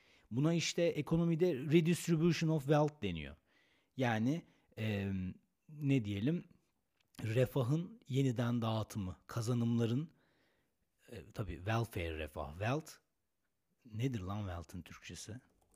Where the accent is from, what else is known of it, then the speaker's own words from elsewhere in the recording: Istanbul, Turkey; Ben Moda'da oturuyorum, Moda'nın yerlisiyim. Kadıköy'ün yerlisiyim. Uzun zamandır buradayım.